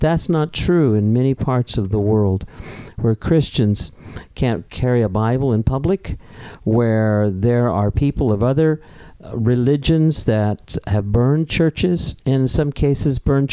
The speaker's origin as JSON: {"language": "English", "country": "United States", "said": "I'm an American, and though I enjoy my freedom in America, and I am an American citizen"}